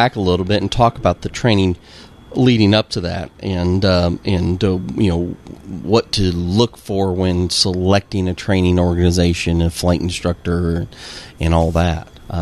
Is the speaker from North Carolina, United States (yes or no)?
no; Illinois, United States; also born or lived in Cincinnati, United States; I'm from Illinois.